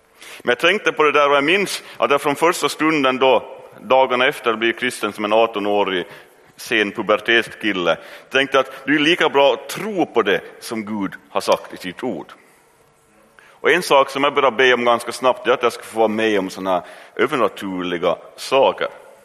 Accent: Ostrobothnia, Finland; Tänker nu jag som en österbottning.

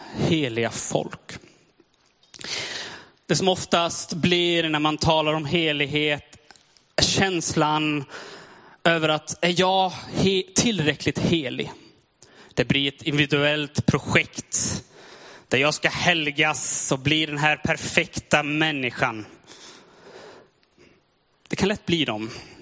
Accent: Sweden; moved away as an adult; now in Finland; Och jag har snart bott i Finland i 1 år. Jag kommer från Sverige.

